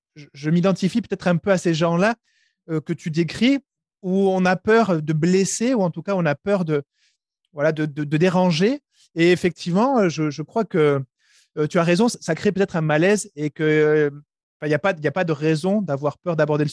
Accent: France; Alors, moi, je viens de France, comme je te le disais.

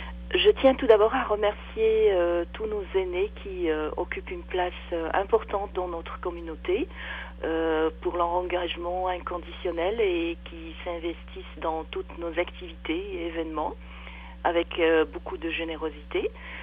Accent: Sydney, Nova Scotia, Canada; chez nous à Sydney

